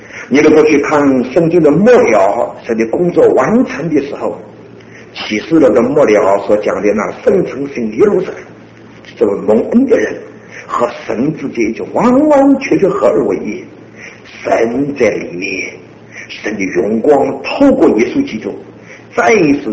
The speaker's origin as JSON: {"language": "Chinese", "country": "China", "said": "名像我们中国人一样，乃是一种的顺，说出他某一种的心愿，说出他某一种的成就。"}